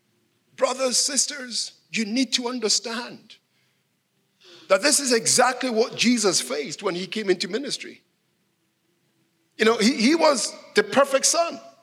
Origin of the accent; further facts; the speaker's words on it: Edinburgh, Scotland, United Kingdom; When I was a little boy in Edinburgh, I was born in Scotland. Little boy grew up in Edinburgh. My Nana brought me up.